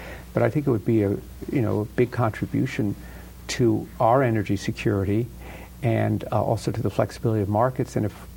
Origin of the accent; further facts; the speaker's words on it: Los Angeles, California, United States; I remember the La Brea tar pits when I grew up in Los Angeles